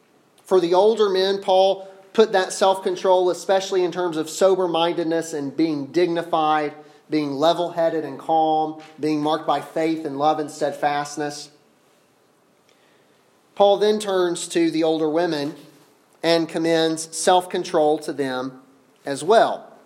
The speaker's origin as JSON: {"language": "English", "region": "the South", "country": "United States", "said": "I'm from the South. I don't know how well this will land here, but I like my tea sweet and I don't like my coffee black."}